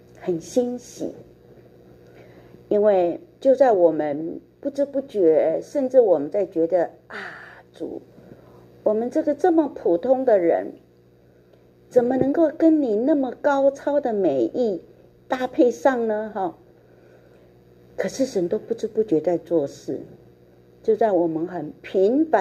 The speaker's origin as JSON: {"language": "Chinese", "country": "China", "said": "我好高兴我是中国人。"}